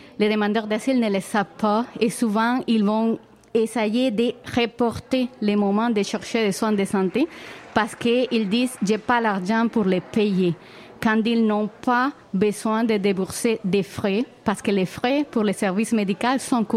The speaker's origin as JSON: {"language": "French", "country": "Venezuela", "second_language": "French", "said": "par exemple, je viens du Venezuela, je ne suis pas le meilleur exemple parce que j'adore le froid. Et c'est bizarre parce que mon pays a des températures entre 26 et 28."}